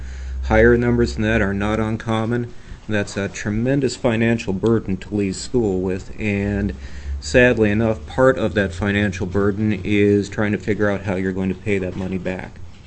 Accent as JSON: {"language": "English", "town": "Juneau", "region": "Alaska", "country": "United States", "tie": "born or raised there", "said": "And it allowed me to return here to Juneau, which was my hometown there, and establish a practice where I wanted"}